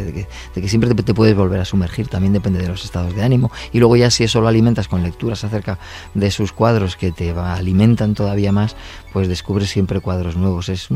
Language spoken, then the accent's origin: Spanish; La Rioja, Spain; además soy riojano y el vino contiene multitud de sabores